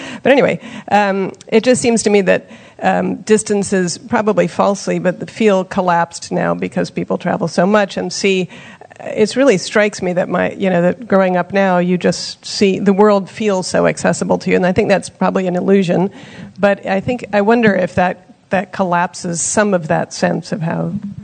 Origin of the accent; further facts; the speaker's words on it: England, United Kingdom; I grew up partly in England